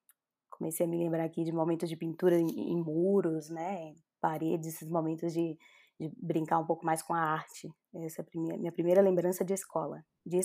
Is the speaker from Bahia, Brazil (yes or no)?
yes; Bahia, Brazil; eu sou baiana e não sou soteropolitana, eu sou baiana do interior da Bahia, sou do Recôncavo Baiano.